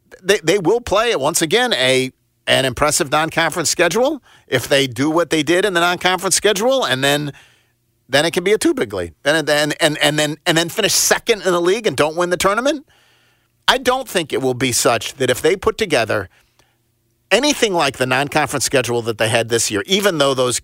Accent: Buffalo, New York, United States; Maybe it's the other part of growing up in Buffalo.

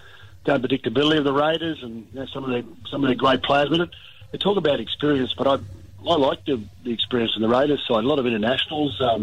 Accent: Queensland, Australia; being a Queenslander, coming down to New South Wales and, you know, playing the New South Wales competition

